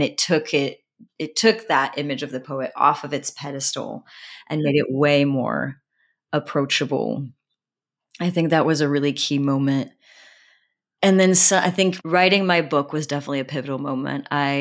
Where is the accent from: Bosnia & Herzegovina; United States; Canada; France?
France; English is a second language; at least when I was growing up in French education, there is no such thing as creative writing classes.